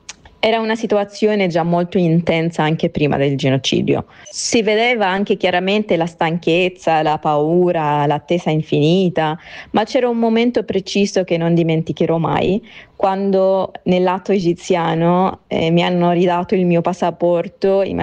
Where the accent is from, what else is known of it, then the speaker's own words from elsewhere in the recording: Khan Yunis, Gaza Strip, Palestine; Io vengo da Khan Yunis, quindi il giro era sempre Khan Yunis Rafah o Khan Yunis Gaza.